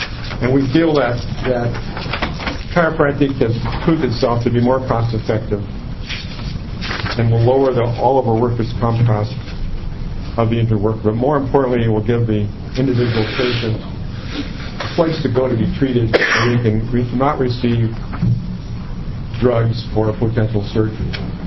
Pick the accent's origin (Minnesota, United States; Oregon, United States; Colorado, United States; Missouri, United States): Oregon, United States; Oregon City; I've practiced in, well, I'm a native Oregonian, born and raised in the Oregon City area.